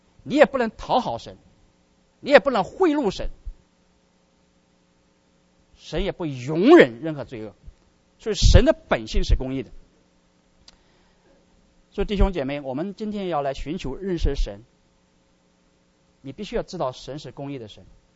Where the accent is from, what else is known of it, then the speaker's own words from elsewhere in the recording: China; 我们中国人道德底线是什么？